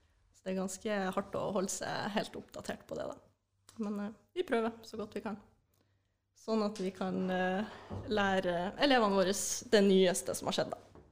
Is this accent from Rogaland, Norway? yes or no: no; Mo i Rana, Nordland, Norway; Fra Morana i Nordland.